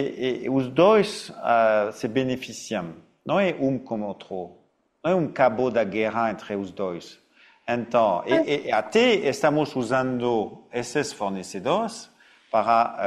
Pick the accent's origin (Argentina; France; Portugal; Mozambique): France; Portuguese is a second language; now in Brazil; e como franceses morando aqui no Brasil, eu tenho que usar os dois sistemas bancários